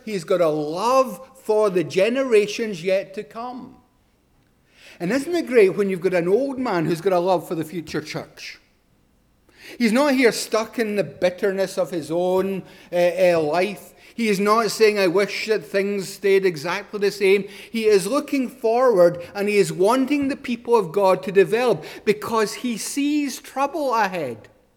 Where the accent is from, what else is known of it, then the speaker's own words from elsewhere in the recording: Paisley, Scotland, United Kingdom; also born or lived in Isle of Skye; I grew up partly in Paisley, partly in the island of Skye.